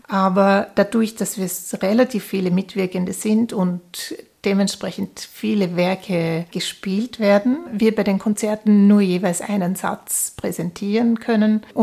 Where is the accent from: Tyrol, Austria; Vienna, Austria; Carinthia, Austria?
Carinthia, Austria; Klagenfurt; born there; Ich bin Geigerin und bin in Klagenfurt geboren und habe in Graz, Wien und den USA Violine studiert.